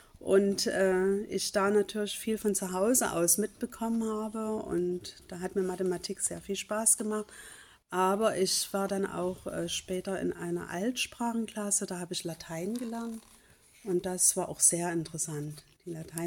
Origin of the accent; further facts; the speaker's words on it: Dresden, Saxony, Germany; Ich bin in Dresden geboren und bin auch in Dresden die Schule gegangen.